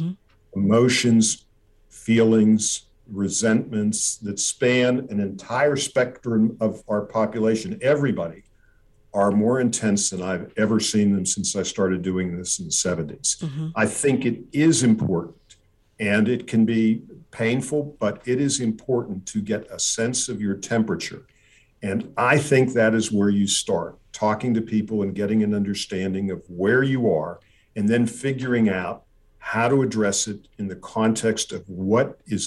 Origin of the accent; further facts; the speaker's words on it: United States; I am a, in terms of ethnicity, an Eastern European Jewish person.